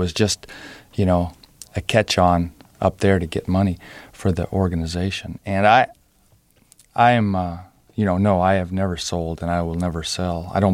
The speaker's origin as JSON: {"language": "English", "town": "Boston", "region": "Massachusetts", "country": "United States"}